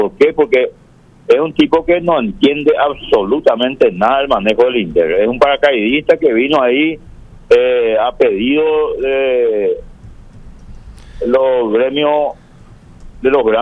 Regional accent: Paraguay; solamente como paraguayo preocupado por la situación que estamos atravesando el pueblo paraguayo

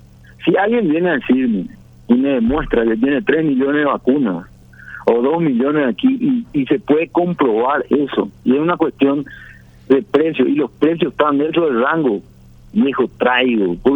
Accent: Paraguay; como ciudadano paraguayo

